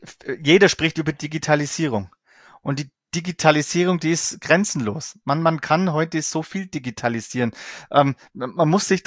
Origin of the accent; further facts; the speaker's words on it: Bavaria, Germany; ich komme aus dem Allgäu